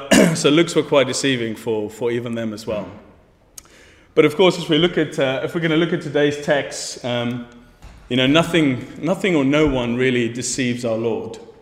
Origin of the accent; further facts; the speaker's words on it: South Africa; With that kind of name, I'm South African, in case you wondered.